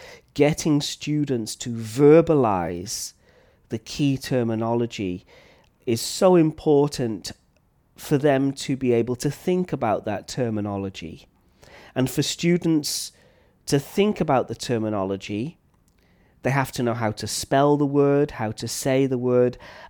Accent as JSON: {"language": "English", "town": "Flint", "region": "Wales", "country": "United Kingdom", "accent": "North Wales, Liverpudlian", "moved": "yes", "lives_now": "Thailand", "said": "I come from North Wales in a small town called Flint, and typically the accent there is more Liverpudlian, Liverpool style than traditional Welsh style."}